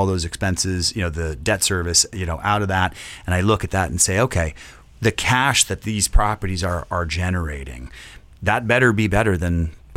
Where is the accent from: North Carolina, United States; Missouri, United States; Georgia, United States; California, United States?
California, United States; I'm from California, as you all know. I'm from Southern California.